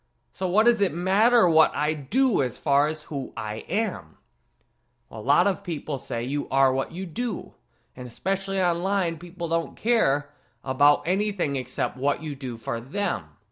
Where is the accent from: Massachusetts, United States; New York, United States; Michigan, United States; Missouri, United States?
Michigan, United States; Farmington; born there; also born or lived in Texas / New Mexico; I was born in Farmington or near Farmington, Michigan. That's where my family's from.